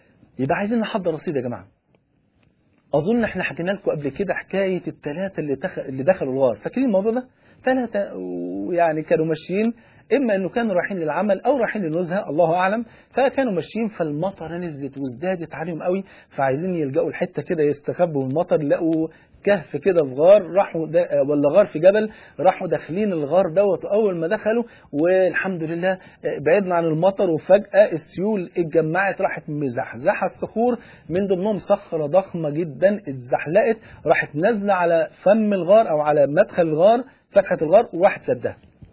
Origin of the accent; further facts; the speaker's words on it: Egypt; عندنا في مصر هنا